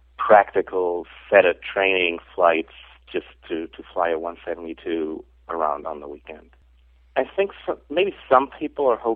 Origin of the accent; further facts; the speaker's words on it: Germany; For example, my home country, Germany, had a bilateral agreement with the U.S.